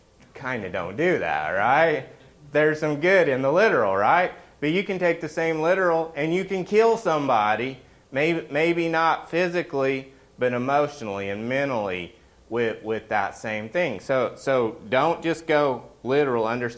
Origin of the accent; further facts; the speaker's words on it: Oklahoma, United States; I'm from Oklahoma.